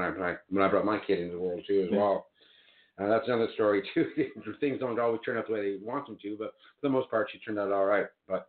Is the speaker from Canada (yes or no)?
yes; Ottawa, Ontario, Canada; I was born in the Ottawa area